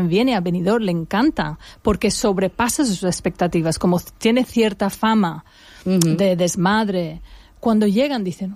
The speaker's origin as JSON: {"language": "Spanish", "town": "Birmingham", "region": "West Midlands", "country": "United Kingdom", "said": "yo soy del centro de Birmingham"}